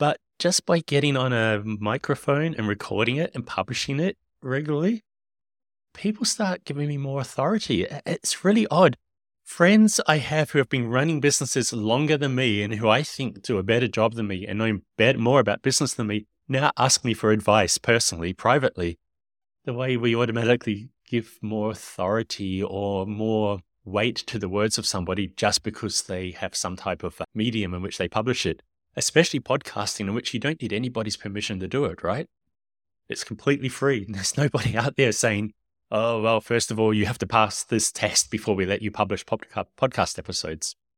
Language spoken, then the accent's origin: English; New Zealand; first language English; also born or lived in Australia; Now, I'm from New Zealand originally, but I also spent a lot of time growing up in Australia.